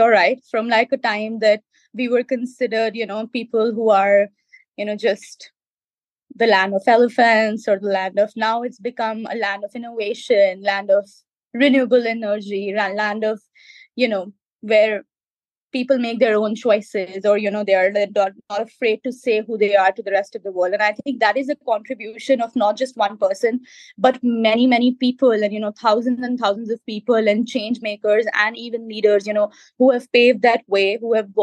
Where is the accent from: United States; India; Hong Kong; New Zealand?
India; So I think that is the true representation of us as an Indian, is that we could be looking as simple as it could get and we could still have the most brilliant mind in the world.